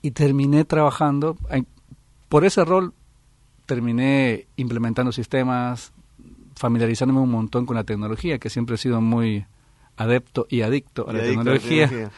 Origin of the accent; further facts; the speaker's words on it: El Salvador; yo soy originalmente de El Salvador, uno de los países más pequeños de América, con casi 8 millones de habitantes.